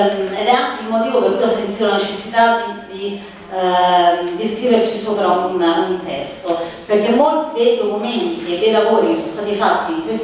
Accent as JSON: {"language": "Italian", "region": "Lazio", "country": "Italy", "said": "io vengo dal Lazio e nella nostra regione ormai è veramente una questione forte da più di 10 anni."}